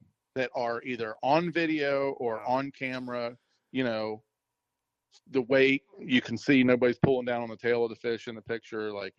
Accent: Maryland, United States; now in Florida, United States; A lot of people say that, and maybe it's from growing up in Maryland, or I don't know what it is.

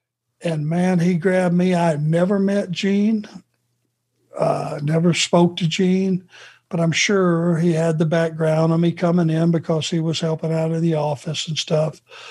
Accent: the South, United States; accent: Southern; I just knew a guy with my heavy Southern accent. I don't have it anymore, do I?

